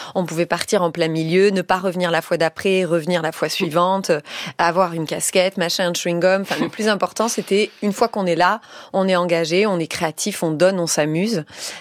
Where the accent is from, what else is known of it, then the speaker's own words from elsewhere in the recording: Marseille, Provence-Alpes-Côte d'Azur, France; Alors Marseille, moi j'ai grandi à Marseille. Mes parents ont j'ai grandi dans une troupe de théâtre dans les quartiers nord